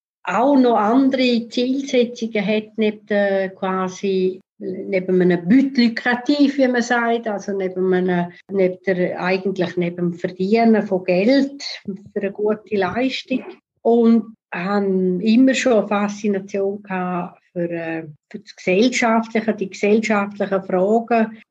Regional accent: Switzerland; dass man als Schweizerin oder Schweizer relativ in einer guten Position ist, weil man in der Regel zwei, drei Sprachen redet

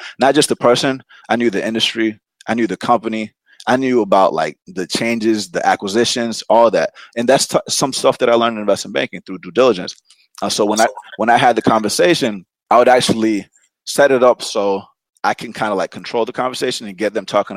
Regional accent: Atlanta, Georgia, United States; also born or lived in Loma Linda, California, United States; I was born in Loma Linda, California, moved to Atlanta when I was one.

